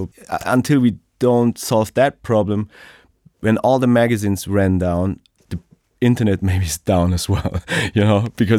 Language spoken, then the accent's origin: English; Munich, Bavaria, Germany; But if it comes to Munich, like in my hometown, I think Munich did it quite well because we had a lot of immigrants coming here.